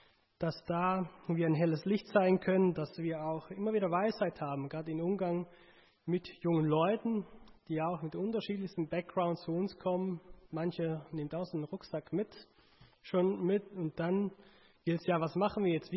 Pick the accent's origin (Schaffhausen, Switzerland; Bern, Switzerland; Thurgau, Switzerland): Schaffhausen, Switzerland; Stein am Rhein; vielleicht merkt ihr es auch so ganz bisschen an meinem Akzent, ich komme nicht von hier, ich komme aus der Schweiz. Da bin ich aufgewachsen, kleiner Ort, nennt sich Stein am Rhein, so direkt an der Grenze zu Deutschland, so Bodenseeregion. Da komme ich her